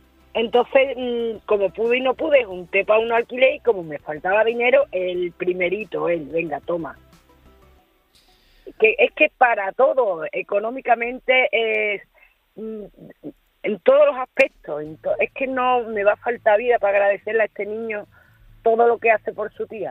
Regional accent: Spain; Pues mira, trabajando como buen español.

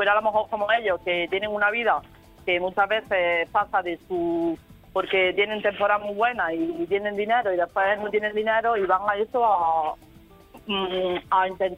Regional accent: Granada, Andalusia, Spain; De Granada.

